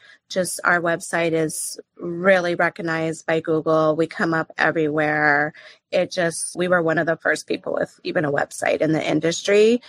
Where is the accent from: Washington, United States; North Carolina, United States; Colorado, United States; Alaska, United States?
Colorado, United States; Boulder; moved away as an adult; now in New York City, United States; I'm from Boulder, Colorado, and just always love cannabis. I'm a mom of three and have been in Colorado my whole life. So it's really been exciting to move to New York City, downtown Manhattan, 2 years ago